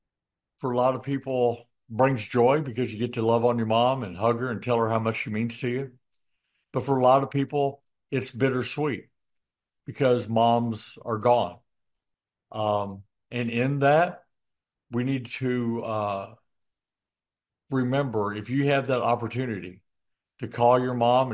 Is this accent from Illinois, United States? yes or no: yes; Illinois, United States; He grew up next to the state that I grew up in Indiana. I grew up in Illinois